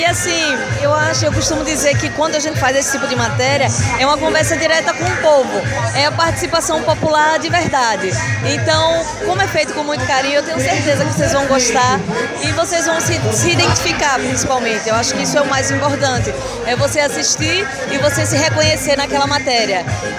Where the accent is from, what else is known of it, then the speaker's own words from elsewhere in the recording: Aracaju, Sergipe, Brazil; also born or lived in Recife; now in São Paulo, Brazil; Eu nasci em Recife, mas sempre vivi em Aracaju, Sergipe. E eu tô há 2 anos e meio em São Paulo, mas eu sou nordestina com muito orgulho. Eu visto a camisa mesmo. Eu tenho muito orgulho do meu sotaque, eu não tenho a mínima vergonha.